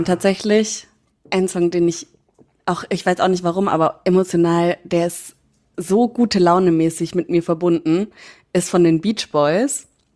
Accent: Bavaria, Germany; ich komme ja aus Franken.

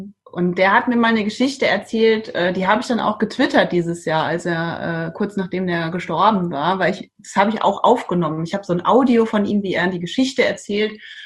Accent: Trier, Rhineland-Palatinate, Germany; now in Iceland; ich komme aus dem Raum Trier, und da ist ja viel Wein. Mhm. Bin auch als Kind in der Weinlese mitgegangen.

